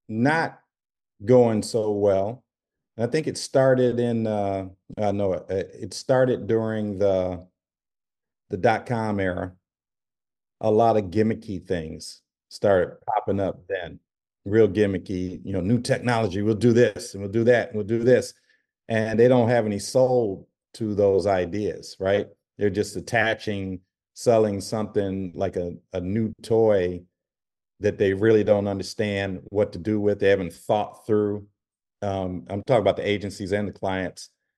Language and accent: English; Muskegon, Michigan, United States; I'm from Muskegon, Michigan.